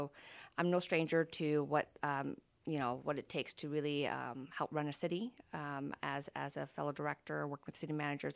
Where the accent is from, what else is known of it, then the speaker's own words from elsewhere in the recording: San Bernardino, California, United States; I've been growing up in San Bernardino since 6 years old. I'm a daughter to refugee immigrants from Vietnam who came to this country due to the war